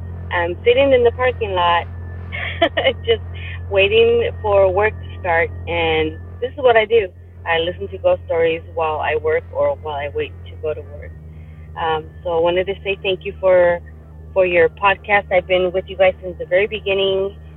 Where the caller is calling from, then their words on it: Tucson, Arizona, United States; I am calling in from Tucson, Arizona.